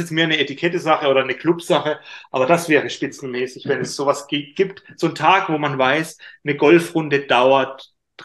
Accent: Karlsruhe, Baden-Württemberg, Germany; born or raised there

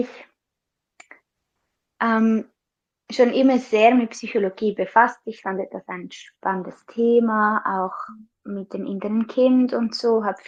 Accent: Switzerland; ich komme aus der Schweiz, wohne in der Schweiz in einem kleinen Dorf.

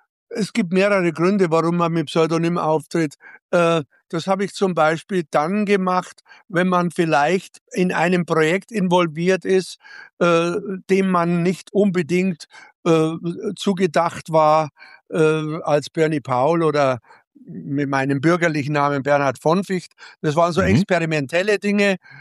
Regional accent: Ingolstadt, Bavaria, Germany; in meiner Heimatstadt Ingolstadt, in der ich ja dann aufgewachsen bin, ab dem ersten Lebensjahr.

